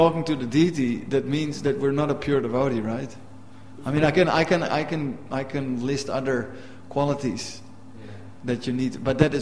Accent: Amsterdam, North Holland, Netherlands; I'm from Amsterdam. We say things as they are.

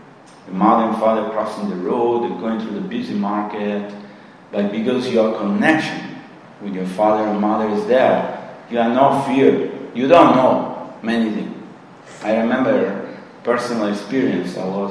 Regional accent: Australia; I don't know Australian mothers, okay, I'm an Australian here, a few.

